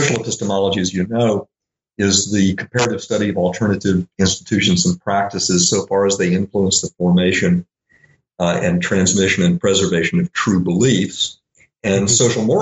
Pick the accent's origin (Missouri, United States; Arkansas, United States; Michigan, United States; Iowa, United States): Arkansas, United States; Little Rock; One was my own upbringing in Jim Crow South. I grew up in Little Rock, Arkansas.